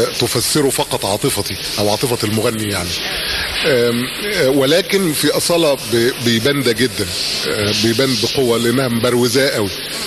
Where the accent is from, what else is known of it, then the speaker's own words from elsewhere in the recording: Egypt; عندنا في مصر